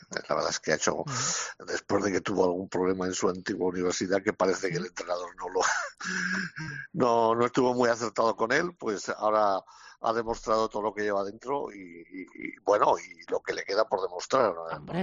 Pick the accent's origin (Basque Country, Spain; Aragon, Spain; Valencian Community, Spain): Aragon, Spain; soy muy aragonés, de que se acuerda mucho de su tierra.